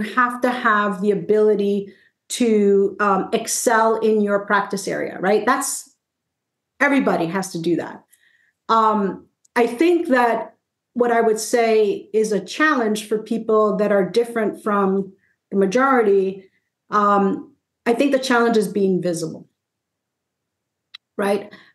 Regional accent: Brooklyn, New York, United States; also born or lived in Puerto Rico; I mentioned that I was born in Puerto Rico and raised in Brooklyn, single mom, all that.

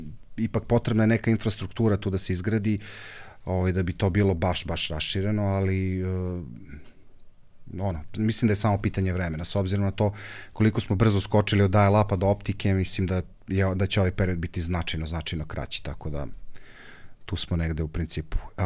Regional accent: Serbia; Mislim, znaš, dobro, mi smo Srbi

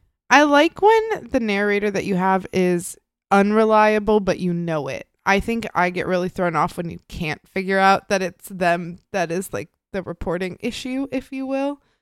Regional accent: Midwest, United States; like, I grew up in the Midwest and it takes place in Chicago

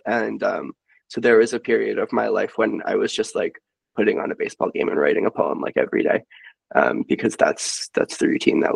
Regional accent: Pittsburgh, Pennsylvania, United States; I'm from Pittsburgh, which is like so sporty, and the Pirates are not a good team, but like you have to root for them if you live there.

